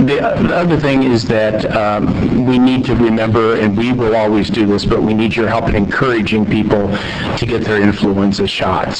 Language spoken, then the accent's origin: English; Missouri, United States; and you'll hear my accent, one from my home state of Missouri